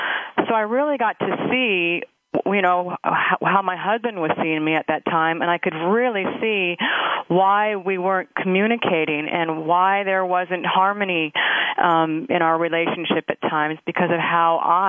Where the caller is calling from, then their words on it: New Jersey, United States; I'm calling in from New Jersey.